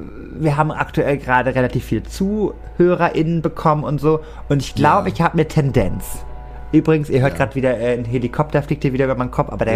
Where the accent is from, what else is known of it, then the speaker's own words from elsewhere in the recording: Cuxhaven, Lower Saxony, Germany; das Wetter so wunderschön ist in Cuxhaven. Und den möchte ich halt einfach so wie mit dir damals, ne, meine Heimat, den ein bisschen zeigen